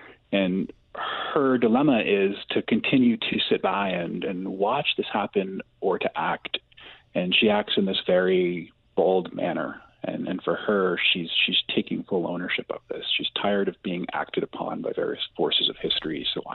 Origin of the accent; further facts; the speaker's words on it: Maine, United States; I grew up in Maine, and I grew up in the Penobscot River Valley specifically.